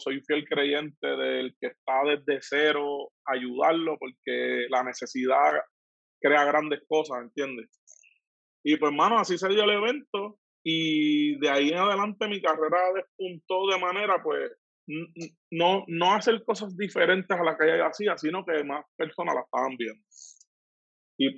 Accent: Junco, Venezuela; el pueblo de Cagua, que también yo soy hijo adoptivo de ahí, porque yo soy natural de Junco, que a mucha honra lo digo, pero pues, Cagua me adoptó durante tantos años.

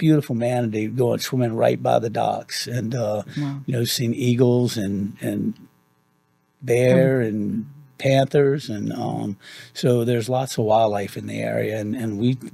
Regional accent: Louisiana, United States; So we're from South Louisiana, below New Orleans, and this landscape here at Churchill Oaks reminds me a lot of where I grew up.

